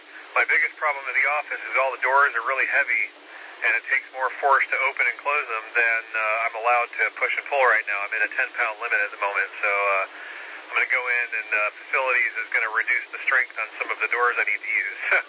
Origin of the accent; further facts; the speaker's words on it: New York City, New York, United States; Of course, I grew up in New York City, so, of course, you know, that was totally legit, Brooklyn-style hot dog